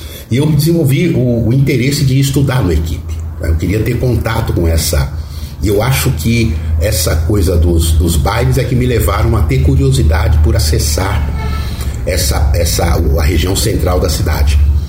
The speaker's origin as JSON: {"language": "Portuguese", "region": "São Paulo", "country": "Brazil", "said": "e também fala sobre o nosso interesse como paulistanos pela Baixada, pelo litoral, né, pelo mar."}